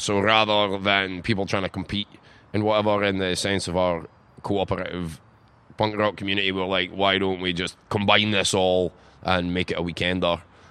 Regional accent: Alyth, Scotland, United Kingdom; We grew up in Aileth

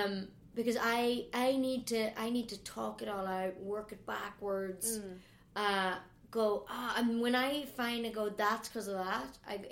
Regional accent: Ireland; As an Irish person, trying to promote yourself.

